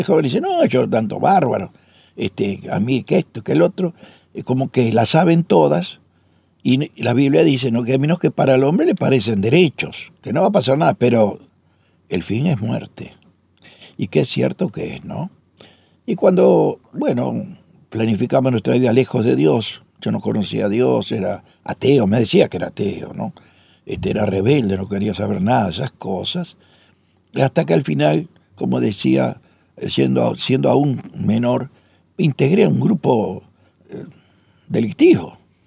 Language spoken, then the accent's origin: Spanish; Uruguay; yo me crié aquí en Uruguay, una familia común, diríamos